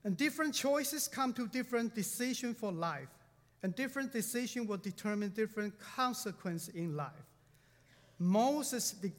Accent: Taiwan; moved away as an adult; When I was in Taiwan, I come from Taiwan about 20-some years ago, and every man at their 20s had to serve in the military, me as well

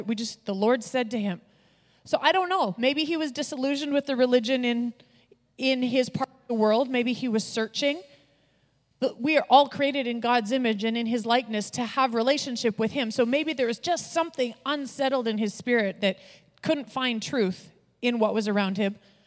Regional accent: Canada; the fact that I was from Canada

